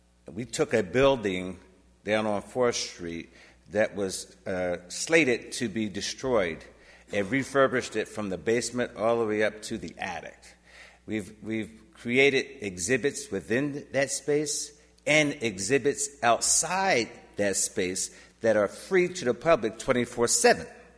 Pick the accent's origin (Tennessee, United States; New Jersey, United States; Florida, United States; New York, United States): New Jersey, United States; let them play like I used to play in nature growing up in New Jersey.